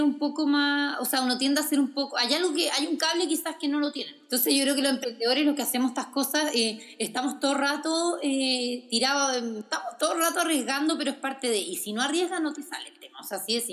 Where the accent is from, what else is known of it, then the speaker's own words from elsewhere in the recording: Brazil; now in Chile; yo me crié en Brasil porque por trabajo mi papá me tuvo que ir para allá.